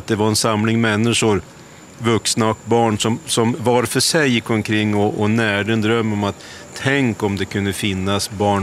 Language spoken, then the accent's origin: Swedish; Krångede, Jämtland County, Sweden; born there; jag föddes i Krångede 55. Alltså oerhört länge sedan. Medeltid. Och mina föräldrar var ju då småbrukare, skogsarbetare. Far var skogsarbetare.